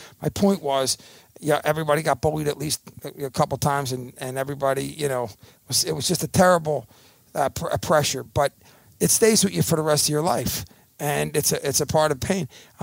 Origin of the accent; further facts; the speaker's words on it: Philadelphia, Pennsylvania, United States; I grew up in East Falls. Okay. And I live in East Falls still, but when we got married first, my wife and I moved out to the Northeast